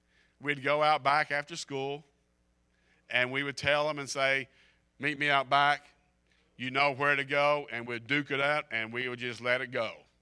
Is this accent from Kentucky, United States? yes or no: yes; Kentucky, United States; I mean, I'm a redneck from Kentucky and can handle myself